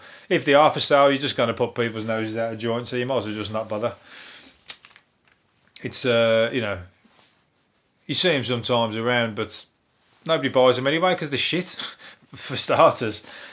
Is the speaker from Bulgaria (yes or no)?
no; West Midlands, United Kingdom; accent: Birmingham; so you know, my accent isn't the Birmingham accent, might be to a French woman, I don't know, or a French man.